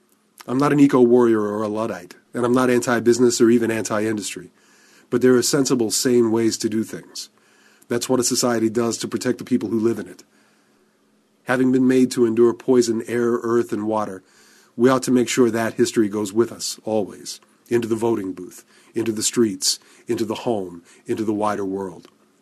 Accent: West Virginia, United States

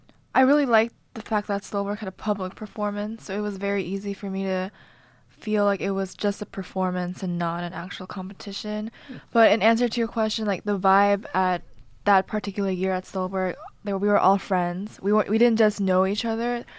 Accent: Houston, Texas, United States; now in New York, United States; I was born in Houston, Texas, and we lived there for around 12 years and then moved around 5 years ago.

